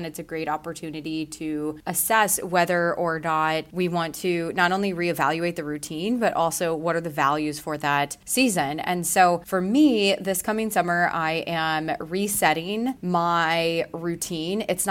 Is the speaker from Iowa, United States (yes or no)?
yes; Iowa, United States; also born or lived in Chicago; now in Charleston, United States; I'm originally from Iowa and my husband and I met in Chicago, and he's from the suburbs of Chicago. We lived in downtown for about 10 years almost.